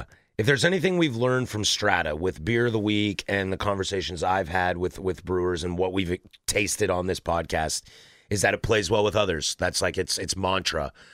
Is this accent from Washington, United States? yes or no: yes; Spokane, Washington, United States; born there; I was born in Spokane and went to school at Wazoo, go Cougs